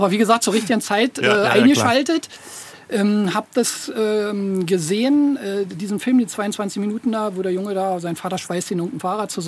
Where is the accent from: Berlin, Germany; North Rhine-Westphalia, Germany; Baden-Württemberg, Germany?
Berlin, Germany; und ich bin in Tempelhof groß geworden